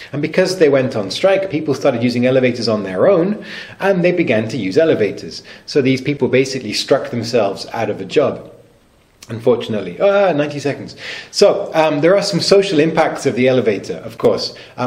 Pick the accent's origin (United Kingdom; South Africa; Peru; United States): United Kingdom; England; although I am from England, where we say lift rather than elevator.